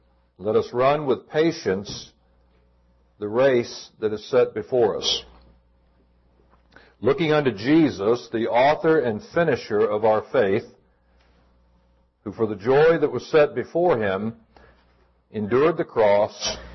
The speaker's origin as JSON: {"language": "English", "region": "Florida", "country": "United States", "said": "I'm from Florida, and I live, my wife and I, just a little bit north of Orlando"}